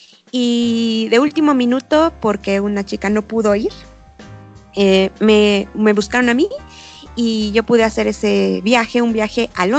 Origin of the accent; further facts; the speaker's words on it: Mexico City, Mexico; vivo y soy de la Ciudad de México.